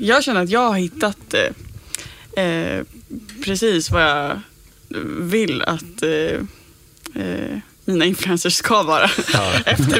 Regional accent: Stockholm, Stockholm County, Sweden; Jag är från Stockholm.

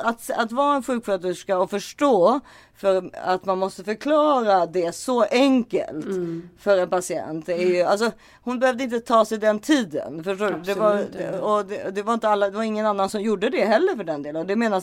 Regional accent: Sweden; fast man är ju svensk, eller jag är svensk där, och det vet jag att du är också.

